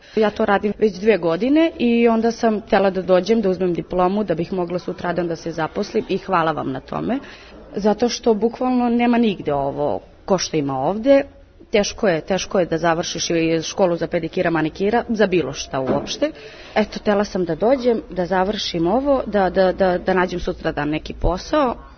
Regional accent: Belgrade, Serbia; dolazim iz Beograda, živim na Karaburmi, imam 18 godina.

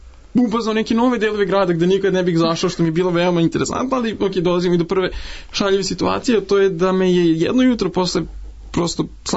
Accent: Belgrade, Serbia; Ja sam inače iz Beograda.

